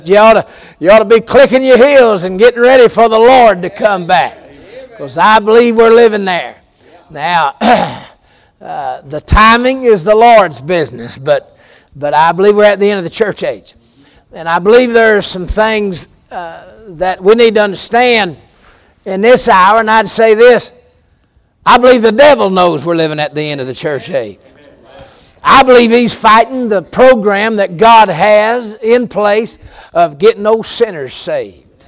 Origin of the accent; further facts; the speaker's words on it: Georgia, United States; And I'm from Georgia, but this is for y'all.